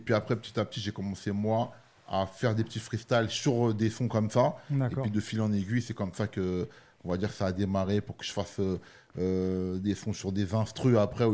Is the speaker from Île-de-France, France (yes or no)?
yes; La Courneuve, Île-de-France, France; Alors moi je viens de la Courneuve. De la cité des 4000.